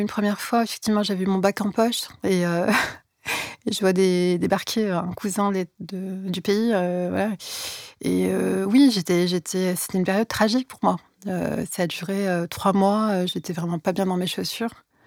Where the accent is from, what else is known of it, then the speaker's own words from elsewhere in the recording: La Courneuve, Île-de-France, France; En fait, j'ai grandi précisément à la Courneuve, dans le 93. Et j'ai grandi dans une cité en 93.